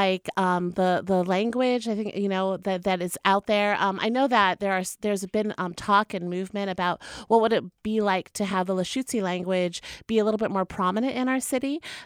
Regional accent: Oklahoma, United States; I am not a Coast Salish person. I am from the Pawnee Nation of Oklahoma

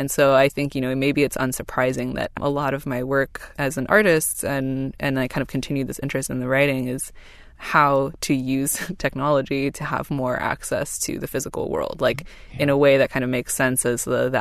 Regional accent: Cupertino, California, United States; it so happens that I have not moved very far from where I grew up. I grew up in Cupertino.

